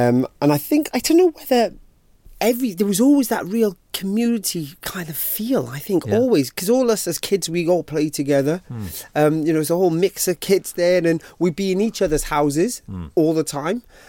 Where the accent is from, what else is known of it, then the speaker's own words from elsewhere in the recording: Wales, United Kingdom; Okay, so in South Wales